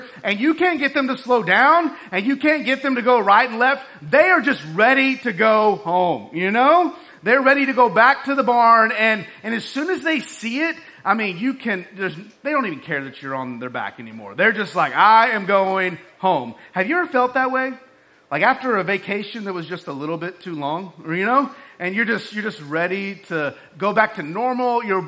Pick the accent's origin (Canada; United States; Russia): United States; Texas; I grew up in West Texas.